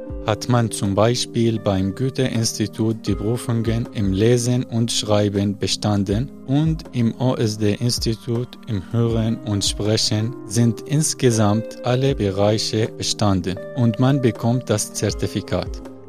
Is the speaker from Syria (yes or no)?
yes; Syria; German is a second language; Zudem ist es in meiner Heimat schwierig, Online-Unterricht zu bekommen, da es kein Online-Banking in Syrien gibt